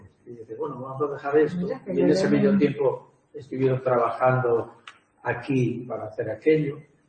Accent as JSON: {"language": "Spanish", "town": "Robles de la Valcueva", "region": "Castile and León", "country": "Spain", "tie": "born or raised there", "said": "En mi pueblo, que es Robles de la Valcueva"}